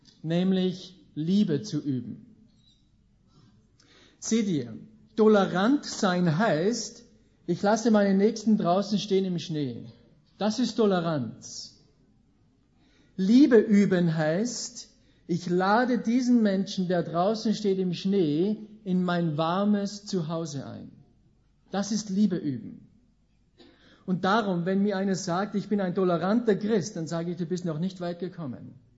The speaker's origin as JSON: {"language": "German", "country": "Austria", "said": "ich bin eben aus Österreich."}